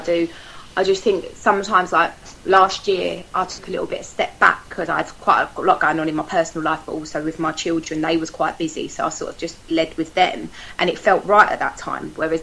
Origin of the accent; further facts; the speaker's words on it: Islington, London, United Kingdom; I'm from Islington. I've been born and bred. I still live here. So it's my neighbouring borough.